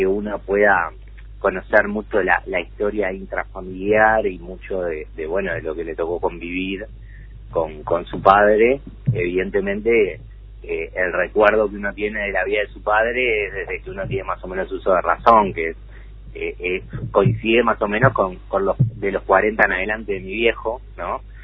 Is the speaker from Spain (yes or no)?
no; Montevideo, Uruguay; Capurro, que es como para nosotros nuestro segundo barrio, más allá que nos criamos en el Paso Molino.